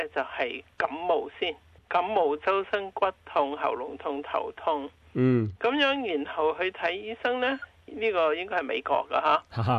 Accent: China

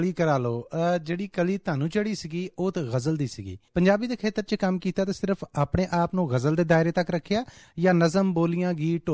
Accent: Punjab, Pakistan; ਅਸੀਂ ਲਹਿੰਦੇ ਪੰਜਾਬ ਦੇ ਵਾਸੀ ਜਾਂ ਤਗੜੇ ਪੰਜਾਬੀ ਆ ਜਿਹੜੇ

